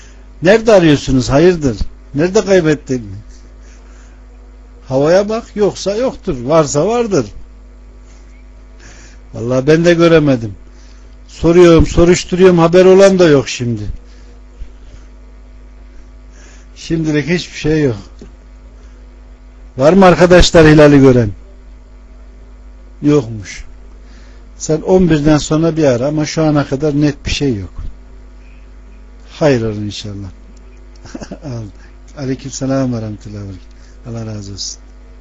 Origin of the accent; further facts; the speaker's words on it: Ankara, Turkey; Doğma büyüme Ankara'dayım. Ama memleketim Konya'dır.